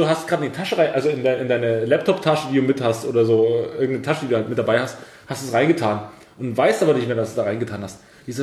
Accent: East Germany, Germany; ich bin ja Ossi-Kind und habe im Kindergarten quasi 6-7 Jahre meines Lebens verbracht.

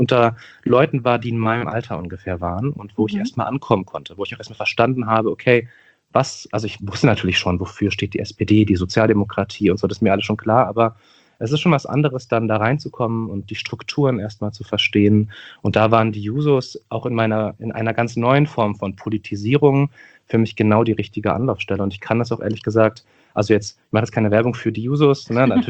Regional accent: Berlin, Germany; ich bin 32 Jahre alt, bin geboren und aufgewachsen in Neukölln, einem Stadtteil von Berlin, von dem haben sicherlich viele gehört. Ich lebe auch in Neukölln nach wie vor, ich bin nicht weit gekommen, sage ich immer. Ich bin Halbkoreaner, meine Mama kommt aus Südkorea, mein Vater kommt aus der Eifel

